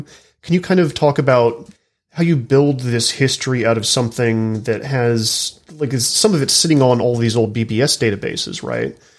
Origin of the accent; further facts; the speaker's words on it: Texas, United States; I was raised in Silicon Prairie, North Texas. As a teenager in the 90s